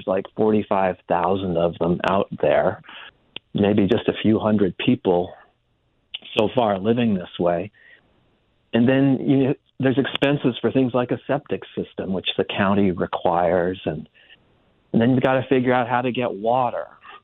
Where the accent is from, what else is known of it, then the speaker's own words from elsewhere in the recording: Colorado, United States; So I'm from Colorado